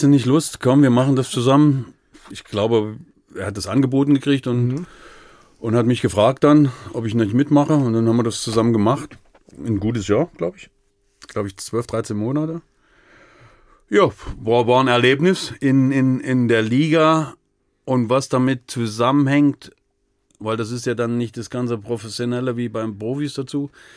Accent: East Germany, Germany; born there; Identität ist gebürtiger Ossi mit Pfälzer Ansätzen.

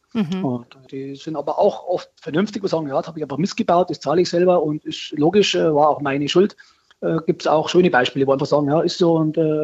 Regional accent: Garmisch-Partenkirchen, Bavaria, Germany; Es ist immer viel los im Berg oder bei uns in Garmischer Gegend.

